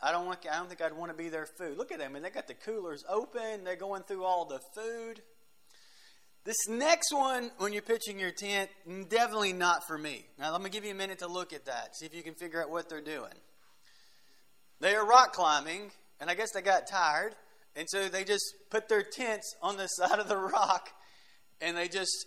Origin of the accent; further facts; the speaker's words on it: Tennessee, United States; I think he forgot, but I'm from Tennessee.